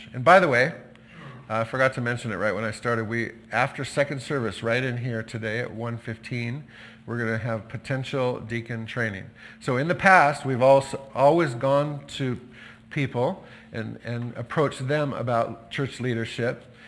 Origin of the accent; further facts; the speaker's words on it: Santa Barbara, California, United States; And I grew up in Santa Barbara. I go, I guess the beach is still in me